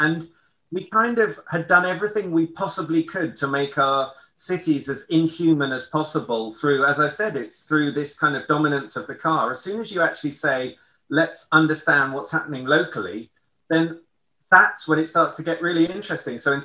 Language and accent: English; London, United Kingdom; I grew up near Richmond Park in London, and I navigate Richmond Park through where I remember the beautiful oak trees are. I now live near Dulwich Park